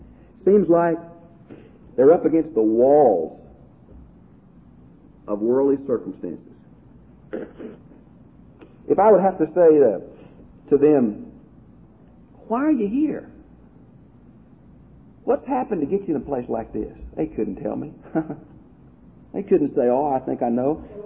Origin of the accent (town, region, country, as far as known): Houston, Texas, United States